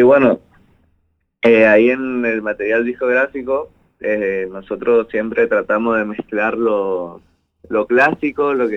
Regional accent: Corrientes, Argentina; Sí, los cuatro somos de Corrientes.

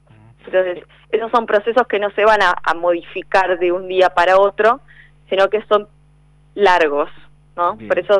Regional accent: Argentina

